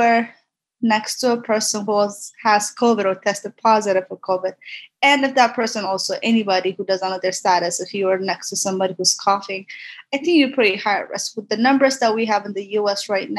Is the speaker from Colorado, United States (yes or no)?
no; New York, United States; especially as a New Yorker